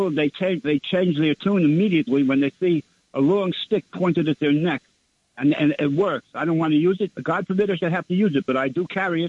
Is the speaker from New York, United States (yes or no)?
yes; Brooklyn, New York, United States; from Brooklyn.